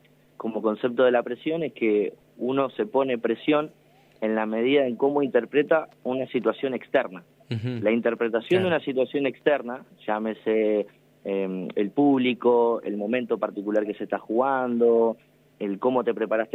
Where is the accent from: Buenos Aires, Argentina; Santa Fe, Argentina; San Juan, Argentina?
Buenos Aires, Argentina; now in Realicó, Argentina; Este es mi segundo año en Ralicó, yo soy de Buenos Aires.